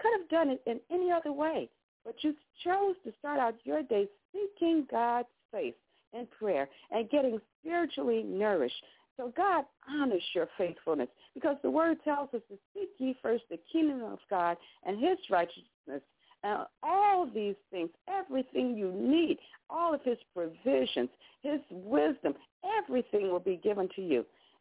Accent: Chicago, Illinois, United States; from Chicago

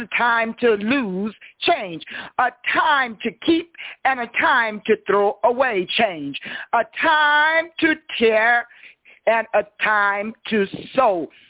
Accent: Monticello, Mississippi, United States; I grew up in Monticello, Mississippi, where it was rough.

